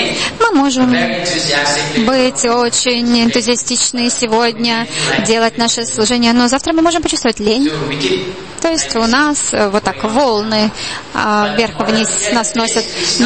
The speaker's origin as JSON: {"language": "Russian", "country": "Indonesia", "second_language": "Russian", "said": "я из Индонезии"}